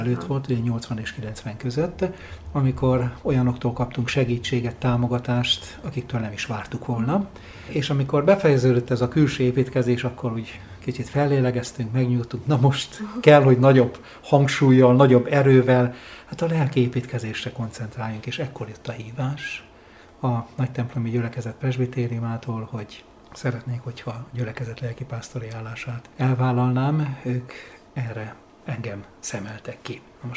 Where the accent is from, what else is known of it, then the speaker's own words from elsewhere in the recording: Nagykőrös, Pest, Hungary; Nagykőrösről, ahol születtem és a gyermekkoromat töltöttem